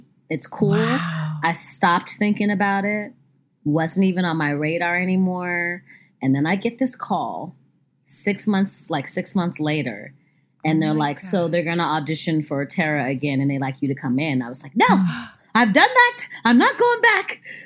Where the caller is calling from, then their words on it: Louisiana, United States; I'm hugging you from Louisiana. I love you too so much.